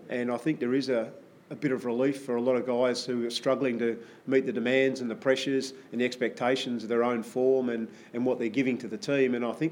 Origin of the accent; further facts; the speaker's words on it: Gold Coast, Queensland, Australia; I know Nick very well from growing up on the Gold Coast and my time spent there